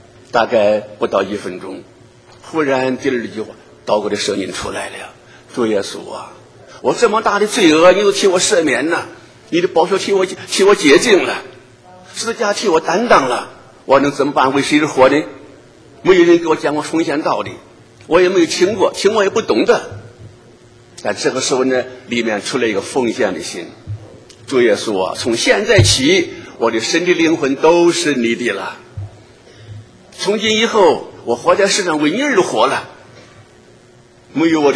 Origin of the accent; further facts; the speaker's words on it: Lushan, Jiangxi, China; 因为我到我的家乡，你看那个庐山地方呢，我就传着福音